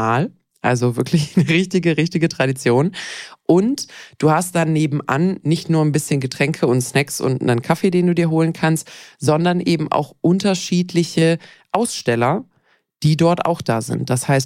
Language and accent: German; Baden-Württemberg, Germany; Also Essen, ich bin ja Schwabe